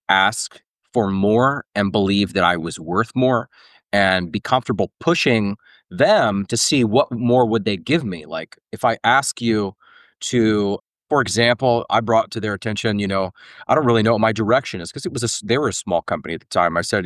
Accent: Ohio, United States; I lowballed myself because I was from Ohio

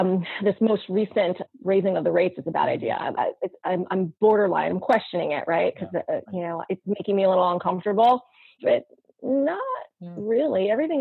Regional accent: New York City, New York, United States; So I came out to California. I'm originally from New York City. I came out to California to do a Kaiser Fellowship

